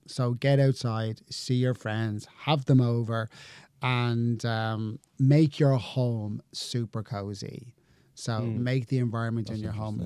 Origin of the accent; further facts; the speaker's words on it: Dublin, Leinster, Ireland; I think because I grew up in Dublin, like bad weather was just like